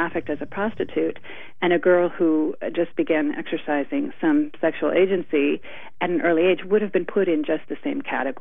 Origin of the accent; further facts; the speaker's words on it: Boston, Massachusetts, United States; I remember. I'm from Boston.